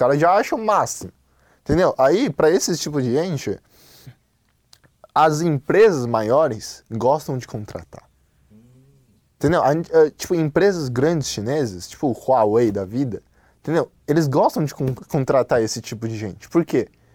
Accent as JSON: {"language": "Portuguese", "country": "China", "said": "eu, como chinês, eu gosto do meu país, né?"}